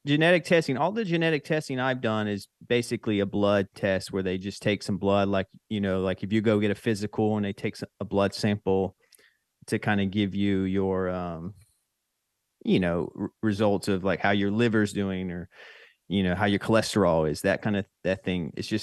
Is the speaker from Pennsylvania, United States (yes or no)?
no; North Carolina, United States; accent: Southern; now in Brooklyn, United States; But I'm from North Carolina, so you might hear a little bit of a Southern accent.